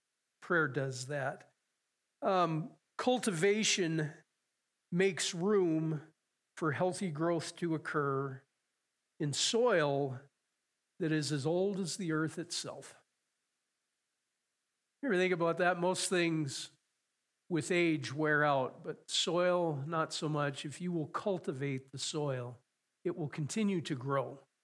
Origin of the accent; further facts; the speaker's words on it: Conrad, United States; watching the farmers around my hometown of Conrad pull the cultivators through the fields.